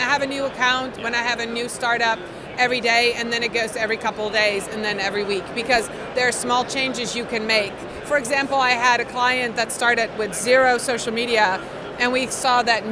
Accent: Netherlands; I'm from the Netherlands.

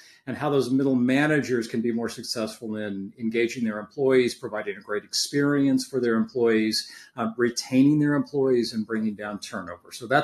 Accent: St. Louis, Missouri, United States; also born or lived in Phoenix; spent a long time at BJC in my hometown of St. Louis, and then as the CEO of the Children's Hospital in Phoenix.

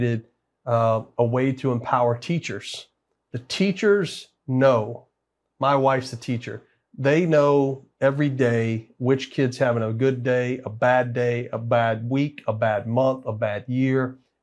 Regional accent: Texas, United States; You know, as a Texan, that's embarrassing.

